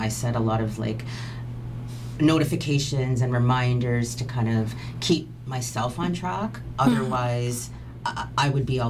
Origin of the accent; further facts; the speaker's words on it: Toronto, Ontario, Canada; also born or lived in Calgary; I'm originally from Toronto, which has a very large Jamaican population. But when I moved to Calgary many years ago